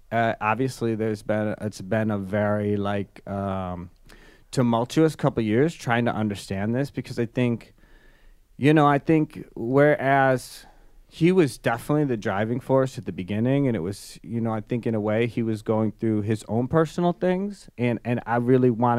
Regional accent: Wisconsin, United States; Sure. Yeah, so I grew up in Wisconsin. I was an athlete my whole life.

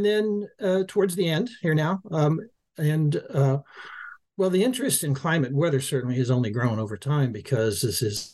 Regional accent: Los Angeles, California, United States; given that I grew up in Los Angeles, which people might say doesn't have a lot of either weather or climate.

